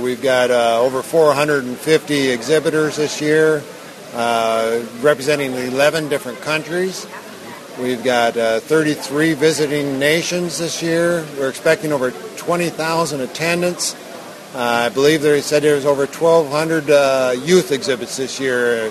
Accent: Lancaster, Wisconsin, United States; Well, I'm from Lancaster, Wisconsin, which is in the southwest corner of Wisconsin, right near Dubuque, Iowa.

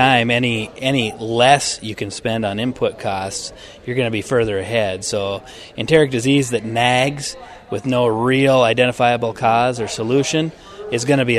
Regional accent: Sioux Falls, South Dakota, United States; I'm from Sioux Falls

